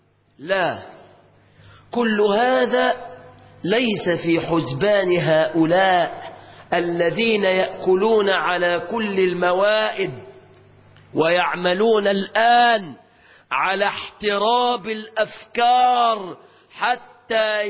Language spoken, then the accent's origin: Arabic; Egypt; فتحت بلادنا مصر وكانت